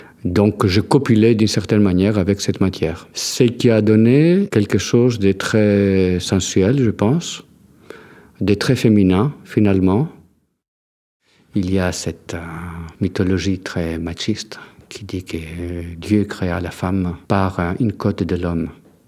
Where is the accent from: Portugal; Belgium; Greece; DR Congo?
Greece; moved away as an adult; now in France; Donc, comme mon nom et mon accent l'indiquent, je suis grec d'origine. Je vis en France depuis 1981. J'ai 50 ans.